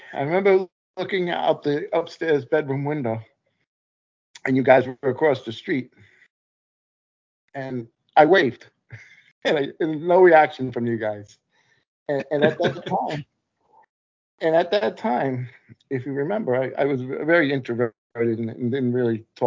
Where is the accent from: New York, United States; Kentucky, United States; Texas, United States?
New York, United States; Queens Village; I remember when I first moved there, I was 11 years old. I moved from Cambria Heights to Queens Village, Belrose.